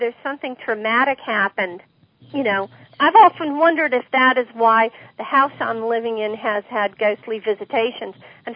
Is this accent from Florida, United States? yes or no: yes; Ormond Beach, Florida, United States; But anyways, I grew up in Ormond Beach, Florida, in the 1960s. Great place to live.